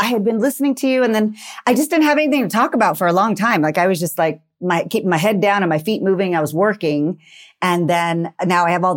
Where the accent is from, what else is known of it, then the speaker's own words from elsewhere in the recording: Texas, United States; Oh my God, totally. Well, first, I'm from Texas. So Texas is about pageants and football.